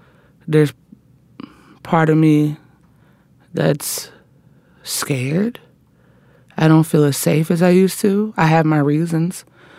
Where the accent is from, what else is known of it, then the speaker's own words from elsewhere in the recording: the South, United States; My parents really protected me because they didn't want me walking, especially growing up in the South